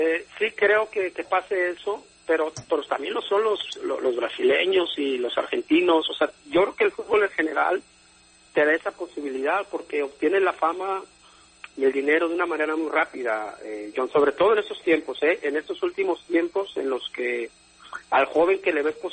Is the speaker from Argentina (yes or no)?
no; Mexico; así somos los mexicanos, la realidad